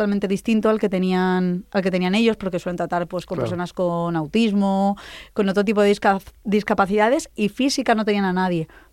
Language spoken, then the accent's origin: Spanish; Valencia, Valencian Community, Spain; yo siempre he estado, me he criado en la playa, soy de Valencia, desde bebé.